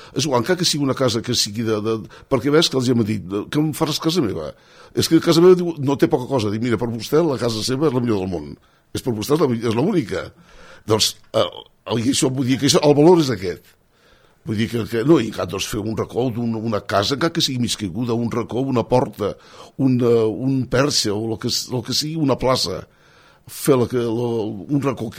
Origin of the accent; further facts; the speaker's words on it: El Molar, Catalonia, Spain; vaig voler fer alguna cosa del Molar, perquè jo soc del Molar